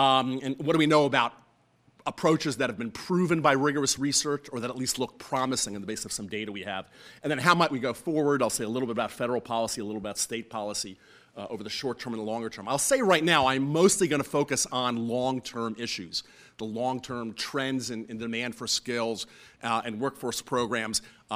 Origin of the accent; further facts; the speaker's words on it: New Jersey, United States; I actually didn't grow up in Vermont on a farm. I grew up in New Jersey on a farm. Back in a time when there actually were poultry farms in New Jersey.